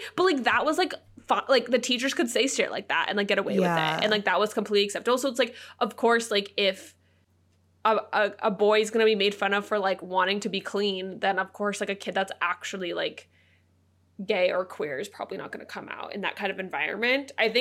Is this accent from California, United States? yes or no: yes; California, United States; I think we're a bit biased being from, like, California and, like, growing up in the Bay Area.